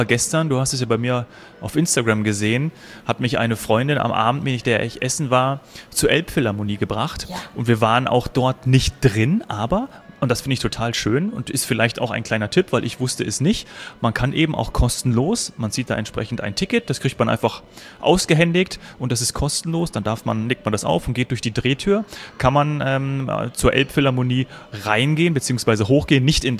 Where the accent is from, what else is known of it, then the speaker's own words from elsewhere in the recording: Munich, Bavaria, Germany; bei uns im Süden in München.